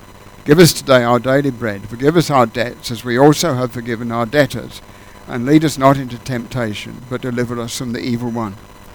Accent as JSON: {"language": "English", "region": "England", "country": "United Kingdom", "tie": "born or raised there", "said": "the church I grew up in England, a fairly normal Baptist church, quite a large one"}